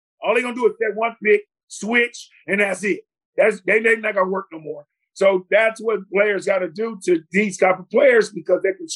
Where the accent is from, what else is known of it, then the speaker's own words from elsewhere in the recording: Oakland, California, United States; I'm from Oakland, California, but Seattle is my other hometown.